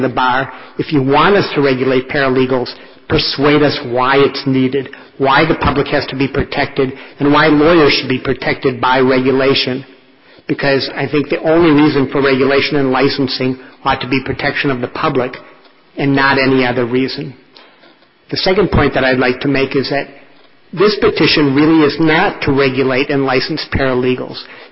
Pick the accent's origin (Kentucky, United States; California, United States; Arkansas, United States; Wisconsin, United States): Wisconsin, United States; Madison; I'm an attorney from Madison.